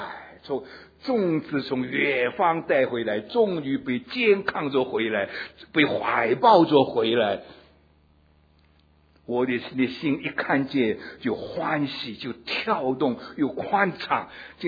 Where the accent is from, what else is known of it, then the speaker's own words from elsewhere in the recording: China; 我们中国人现在得救全世界可以说第一名